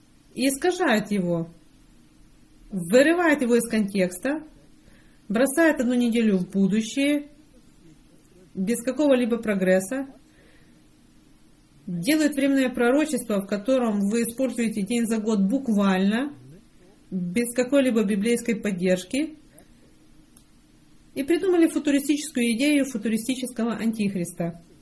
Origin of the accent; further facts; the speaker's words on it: Germany; Russian is a second language; потому что я немец.